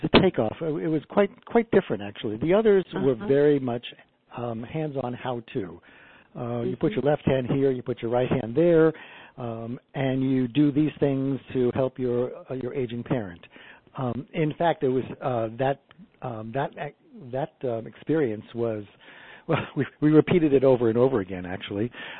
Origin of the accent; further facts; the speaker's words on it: New York, United States; I grew up in New York. It was everything was crowded.